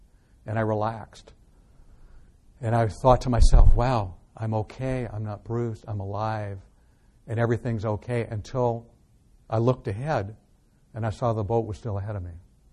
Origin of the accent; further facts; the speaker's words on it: San Francisco, California, United States; First of all, I grew up here. I grew up in San Francisco. And I never, unlike a lot of kids today, I never had actually left California